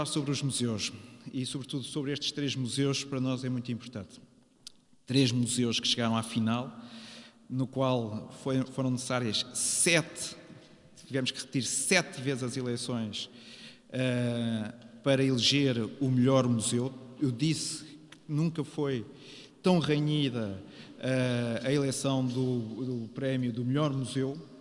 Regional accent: Portugal; porque é a nossa pátria e todos somos portugueses.

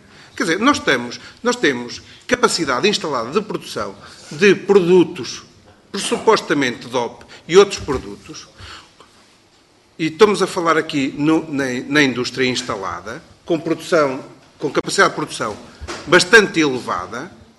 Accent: Portugal; eu sou português

